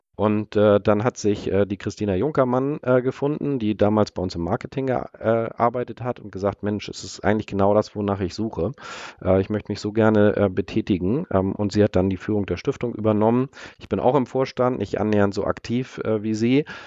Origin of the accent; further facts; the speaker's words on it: Schleswig-Holstein, Germany; ich bin eigentlich Schleswig-Holsteiner, das heißt irgendwie auch auf dem Land.